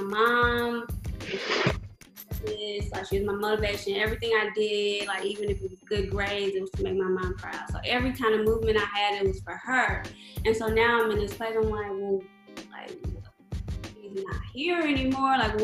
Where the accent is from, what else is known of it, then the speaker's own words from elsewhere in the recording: St. Louis, Missouri, United States; also born or lived in Los Angeles; I'm from St. Louis, born and raised.